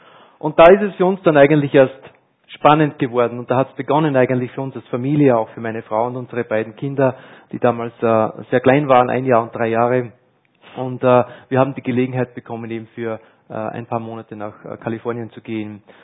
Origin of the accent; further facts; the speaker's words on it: Upper Austria, Austria; Ich bin gebürtiger Oberösterreicher, im Bezirk Christkirchen in Feuerbach in die Schule gegangen, auch in die Grundschule gegangen